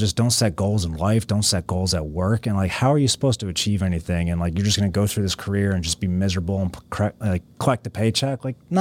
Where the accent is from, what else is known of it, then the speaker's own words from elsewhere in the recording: New Jersey, United States; So I grew up in North Jersey, the real North Jersey, part that not many people know about. There's a country up there.